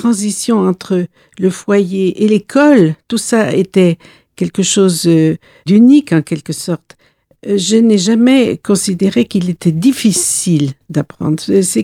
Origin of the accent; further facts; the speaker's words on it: Brittany, France; je suis la fille d'une institutrice et j'ai vécu mon enfance en Bretagne.